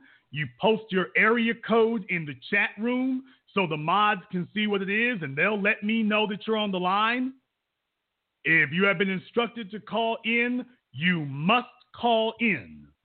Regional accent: Louisiana, United States; as black people from the South, I was born and raised in Louisiana.

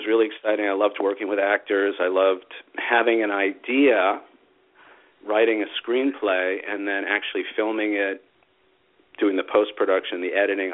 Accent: New York City, New York, United States; moved away as an adult; my story is I grew up in New York City, Queens, Long Island, you know, typical kid from New York

